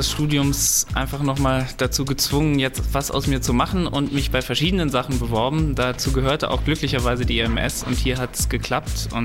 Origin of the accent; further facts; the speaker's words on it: Remscheid, North Rhine-Westphalia, Germany; die üblichen journalistischen Praktika in der Region hier eigentlich gemacht und in meiner Heimat in Remscheid bei der Zeitung